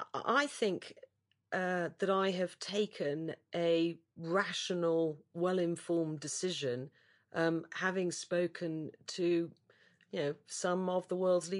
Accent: United Kingdom; And in this, very hardcore, especially as a Brit at this point.

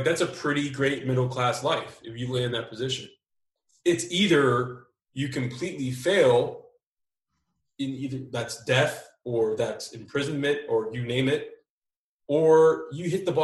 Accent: Houston, Texas, United States; you know, when you grew up where I grew up, you know, I grew up in Fifth Ward, Houston, which is no different than Conte, California, or the Bronx, New York

